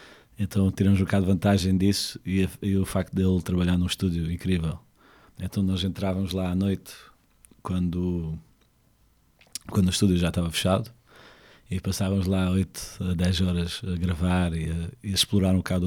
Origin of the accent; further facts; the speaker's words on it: Algarve, Portugal; accent: Anglo-Algarvian; now in Lisbon, Portugal; o meu português é um bocado anglo-algarvio e estou um bocado enferrujado neste momento. Mas tem sido muito interessante viver cá em Lisboa.